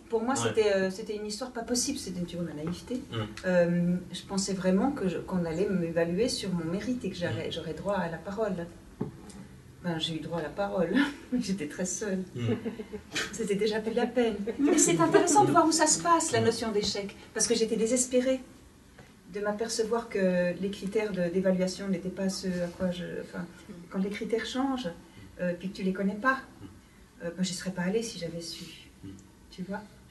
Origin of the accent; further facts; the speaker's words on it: Valais, Switzerland; Moi, je viens du Valais, toi aussi.